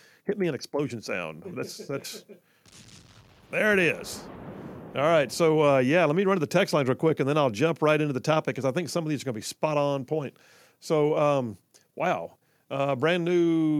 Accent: Huntsville, Alabama, United States; I'm from Huntsville originally. A lot of my family's still there.

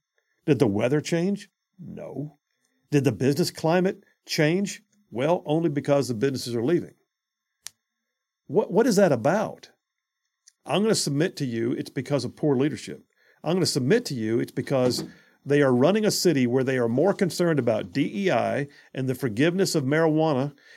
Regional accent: Birmingham, Alabama, United States; I still love Birmingham. And I'm going to say again, I did a lot of my growing up in Birmingham. It was one of my sanctuary places as a kid to go to my grandparents' house. I had grandparents in Huntsville. I had grandparents in old parts of West Birmingham, Wylam, to be honest. Wylam and Inslee.

